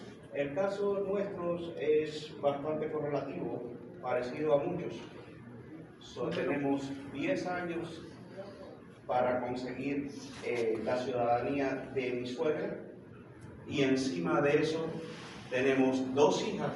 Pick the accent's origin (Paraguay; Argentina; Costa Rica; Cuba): Cuba; Yo soy presidente, soy cubano, soy ciudadano de Estados Unidos.